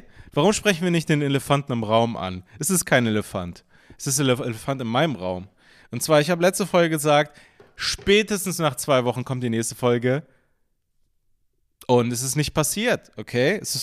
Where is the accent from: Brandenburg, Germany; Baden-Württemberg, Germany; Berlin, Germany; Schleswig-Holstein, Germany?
Berlin, Germany; ich komme aus Berlin, ne?